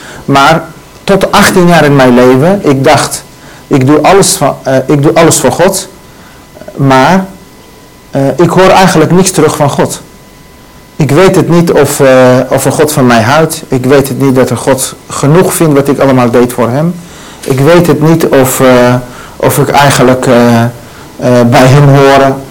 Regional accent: Iraq; moved away; Ik ben geboren in Irak, geboren als moslim, opgevoed ook als moslim. Ik heb een hele mijn leven daar in Irak proberen God te volgen

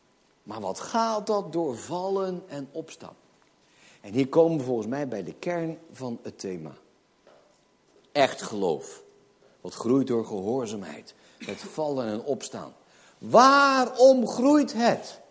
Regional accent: Netherlands; En dan denk ik als Hollander, nee hoor.

